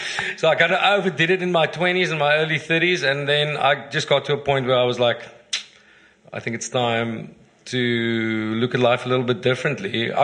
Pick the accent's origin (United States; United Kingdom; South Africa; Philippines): South Africa; Ingekerk; So my dad's a Dutch Reformed minister. I grew up in Ingekerk.